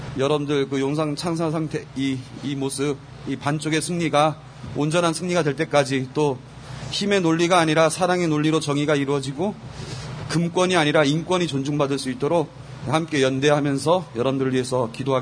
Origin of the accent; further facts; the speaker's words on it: Jeju, South Korea; 예, 따뜻한 남쪽 나라 제주에서 왔습니다. 서울 추위가 적응이 잘 안 되고요.